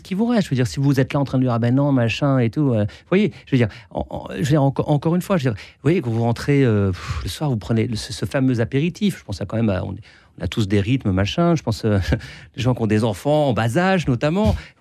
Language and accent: French; France; nous, en tant que Européens, en tant que Français, avec notre culture judéo-chrétienne.